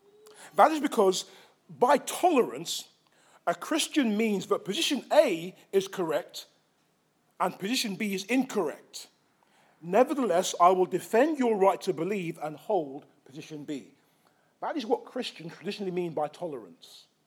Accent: England, United Kingdom; born there; also born or lived in South Africa; I lived in South Africa for 9 years and I was born in England.

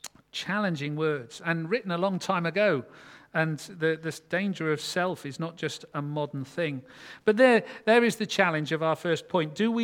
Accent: England, United Kingdom; And I thought, where as an Englishman would I not like to be between two of the old enemies

